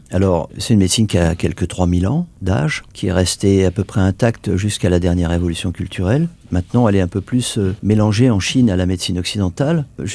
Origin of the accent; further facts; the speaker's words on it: France; Je viens de France, mais je fais de la médecine chinoise depuis 40 ans